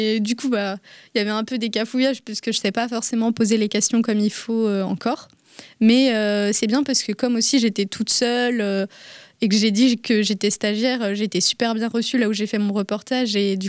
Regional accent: Brittany, France; parce qu'en fait, je viens du Morbihan et on capte pas

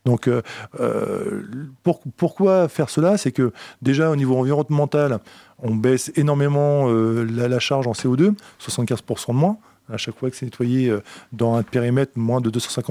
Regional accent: Fécamp, Normandy, France; Je suis originaire de Fécamp, mais par contre, beaucoup de Finistériens se reconnaîtront. Ce port, c'est Fécamp.

